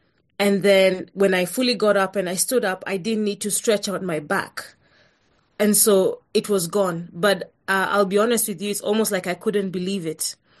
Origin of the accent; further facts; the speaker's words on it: Nairobi, Kenya; I've born and raised and live in Nairobi, Kenya, which is in East Africa